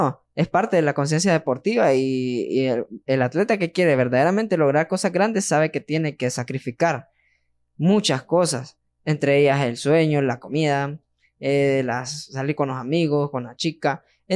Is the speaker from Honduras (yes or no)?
yes; Honduras; cuando uno sale a otros países, le preguntan: ¿de dónde eres? De Honduras.